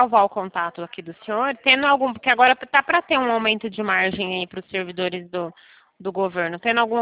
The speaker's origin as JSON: {"language": "Portuguese", "region": "Paraná", "country": "Brazil", "said": "Ah, eu sou paranaense."}